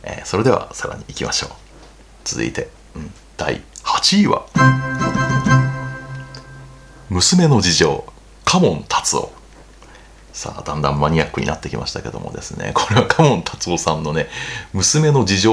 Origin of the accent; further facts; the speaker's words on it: Hiroshima, Japan; 特に僕はね広島出身で瀬戸内海が大好きなのでね